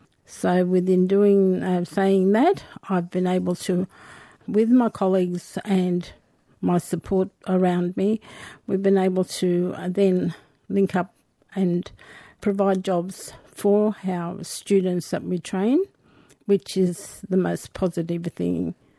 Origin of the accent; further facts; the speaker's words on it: Walgett, New South Wales, Australia; it's expanded out into my hometown in Walgett and other places